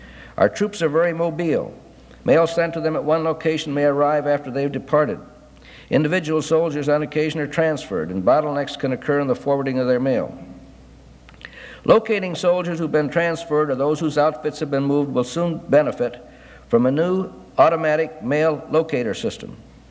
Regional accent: Lansing, Michigan, United States; Of course, Lansing is my hometown.

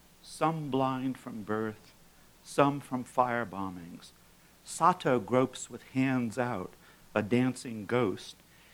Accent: Yokohama, Kanagawa, Japan; Part of these poems reflect my experience of growing up in Japan right after World War II. And this is a scene out of that. It's playing with the kids of a school for the blind right next door to where we lived in Yokohama.

